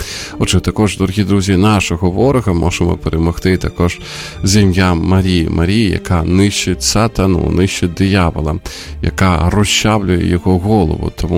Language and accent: Ukrainian; Sumy, Sumy Oblast, Ukraine; а в моєму рідному місті, в Сумах